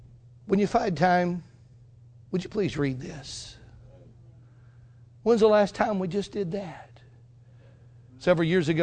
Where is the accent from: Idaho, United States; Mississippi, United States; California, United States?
Mississippi, United States; moved away; When I moved to the Carolinas, man, I'm from Mississippi. All we know about in Mississippi is football, baseball, and basketball.